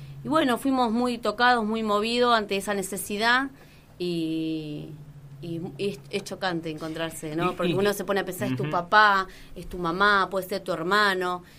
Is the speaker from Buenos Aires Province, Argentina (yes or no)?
yes; La Plata, Buenos Aires Province, Argentina; Somos los argentinos y los platenses somos muy solidarios y nos destacamos por eso